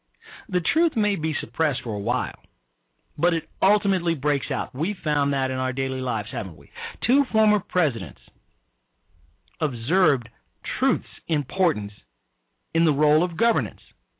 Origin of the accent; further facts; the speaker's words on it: Chicago, Illinois, United States; So when that moron from Chicago, my hometown … said after Katrina